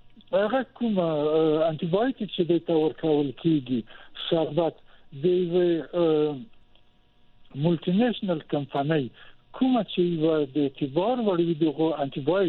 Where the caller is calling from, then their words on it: Quetta, Balochistan, Pakistan; ما د کوټې څخه